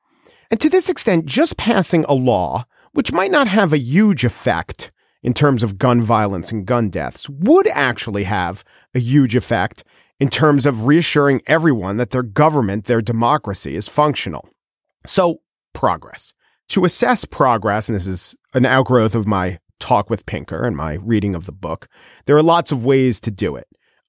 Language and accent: English; New York City, New York, United States; Would I, as a New Yorker, really feel the safety of my city